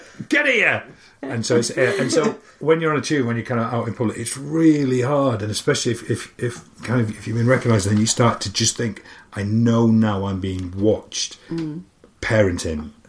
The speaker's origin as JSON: {"language": "English", "town": "Barnsley", "region": "Yorkshire and the Humber", "country": "United Kingdom", "lives_now": "London, United Kingdom", "said": "I was a kid from Barnsley, middle of nowhere. Came down to London"}